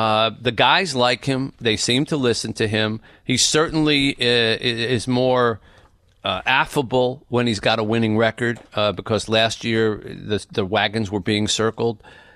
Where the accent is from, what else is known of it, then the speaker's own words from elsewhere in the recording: Detroit, Michigan, United States; to see the Detroit Lions beat the Kansas City Chiefs, if only to just inject a little juice into my hometown here